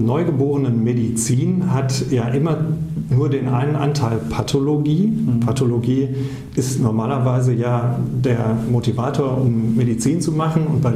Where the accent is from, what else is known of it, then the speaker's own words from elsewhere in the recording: North Rhine-Westphalia, Germany; wenn man aus dem Ruhrpott kommt, erst im Rheinland. Ja. Also da wird man als Westfale identifiziert, während man sich sonst eigentlich immer die Identität des Ruhrgebiets gegeben hätte.